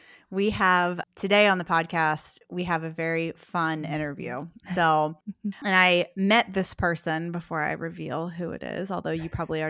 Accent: West Virginia, United States; accent: West Virginia; Yeah, we just have like a washed up West Virginia accent. Well, I do at least.

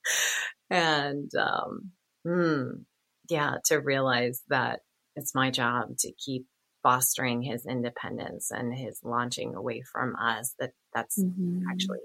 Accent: Chicago, Illinois, United States; So I was raised in Chicago. I don't live in Chicago anymore. I live in Florida, but we just moved 2 years ago.

